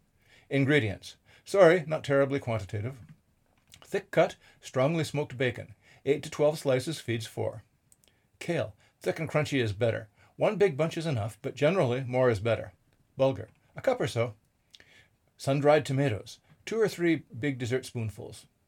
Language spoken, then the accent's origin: English; Lebanon; but I grew up in Lebanon